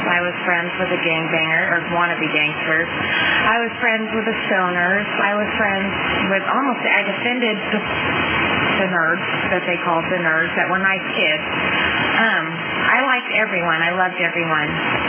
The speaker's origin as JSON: {"language": "English", "town": "Lemoore", "region": "California", "country": "United States", "tie": "born or raised there", "said": "I am a Portuguese, Italian, Scandinavian, and what's my other name? Oh, Basque. Born and raised in Lemoore, California, and I grew up there like my father."}